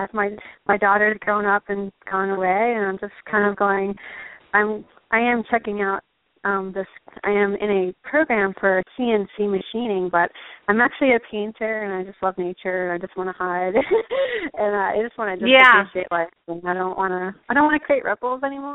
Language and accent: English; Massachusetts, United States; Sure, I'm from Western Massachusetts